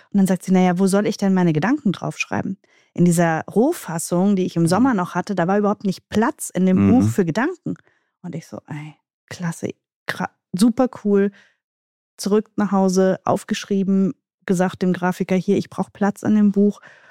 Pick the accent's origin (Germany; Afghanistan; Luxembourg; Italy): Italy; ich bin ja Italienerin